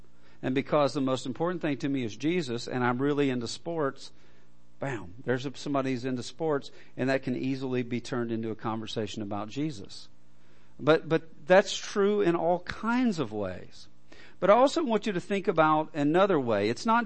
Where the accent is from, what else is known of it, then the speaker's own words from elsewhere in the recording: Alabama, United States; I grew up in Alabama. I'm an Alabama football fan.